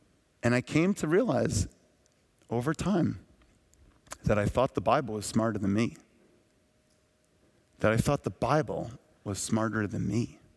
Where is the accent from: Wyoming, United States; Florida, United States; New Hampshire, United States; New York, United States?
New Hampshire, United States; Hampton; I'm from Hampton, New Hampshire. That's just not the way we spoke.